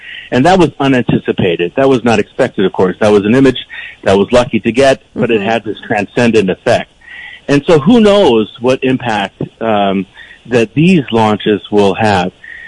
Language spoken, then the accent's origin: English; Toronto, Ontario, Canada; when I was a child growing up in Toronto